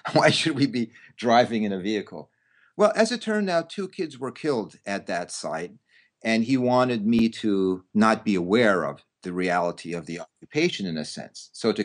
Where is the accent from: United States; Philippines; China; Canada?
Canada; Toronto, Ontario; born there; I was born in Toronto. My family background, they came from Hungary.